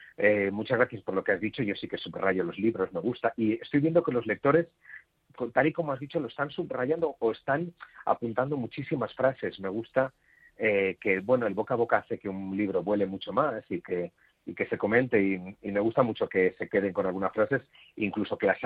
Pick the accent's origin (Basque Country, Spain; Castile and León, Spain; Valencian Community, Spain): Valencian Community, Spain; Buñol; also born or lived in Utiel; Pues transcurrió en Buñol, que era donde vivíamos, pero yo nací en Utiel, en un pueblo del interior de Valencia